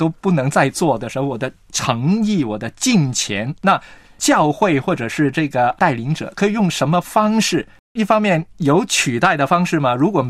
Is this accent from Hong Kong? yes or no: yes; Hong Kong; 我自己呢，由于我在香港呢成长